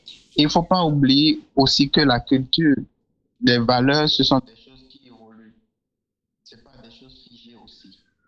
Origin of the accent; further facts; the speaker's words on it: Benin; Déjà, en tant qu'artiste et en tant que Béninois